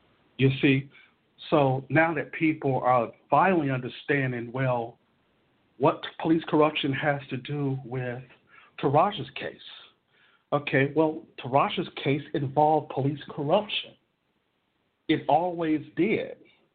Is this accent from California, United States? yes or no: no; Oklahoma, United States; went on also to work in Oklahoma, my hometown, where Julius Jones is on death row